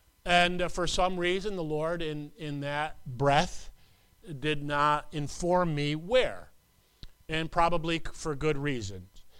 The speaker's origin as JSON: {"language": "English", "town": "Herkimer", "region": "New York", "country": "United States", "said": "I'm from Herkimer, New York, which was about, maybe a half an hour away, 25 minutes away from Dowellsville."}